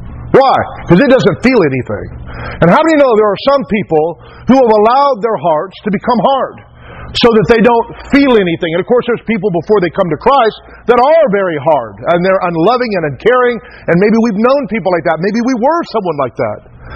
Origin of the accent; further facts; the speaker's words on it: Taft, California, United States; And when I grew up in Taft, it was a wealthy upper class, you know, a lot of oil money.